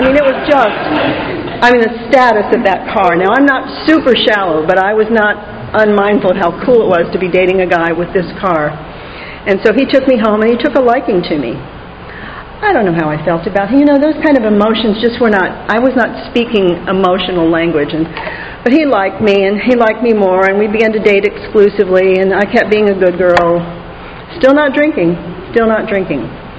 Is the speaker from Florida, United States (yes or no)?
yes; North Miami, Florida, United States; Miami in the 50s was a lovely place to live. And I grew up in North Miami